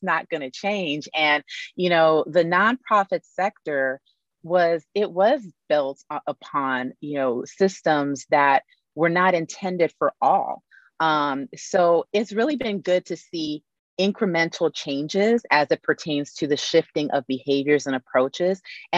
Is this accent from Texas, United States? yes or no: no; Los Angeles, California, United States; I'm from South Central, and I never saw anyone that looked like me as a fundraiser in that role.